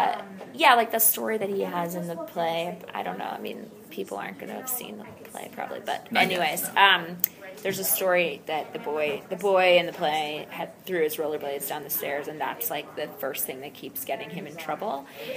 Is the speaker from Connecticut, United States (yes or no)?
yes; Connecticut, United States; but the truth is that I'm from Connecticut and I have a very lovely family.